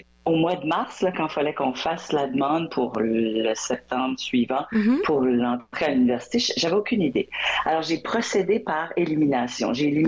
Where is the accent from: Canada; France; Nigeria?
Canada; Dieppe, New Brunswick; also born or lived in Moncton; Et j'ai grandi à Moncton pour les 4 premières années. Puis ensuite, on a déménagé à ce qui s'appelait à l'époque Saint-Anselme, qui est maintenant Dieppe, qui est la ville à côté de Moncton, beaucoup plus francophone